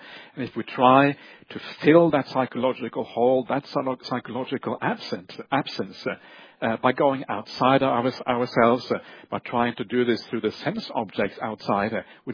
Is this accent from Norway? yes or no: yes; Norway; English is a second language; I'm from Norway, right? Norway also very materialistic